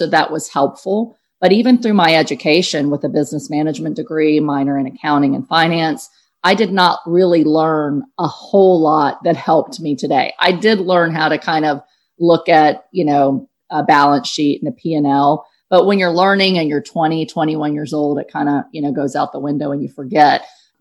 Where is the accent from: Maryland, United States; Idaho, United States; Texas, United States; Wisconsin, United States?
Texas, United States; San Antonio; I mean, I grew up in San Antonio, Texas in Section 8 housing.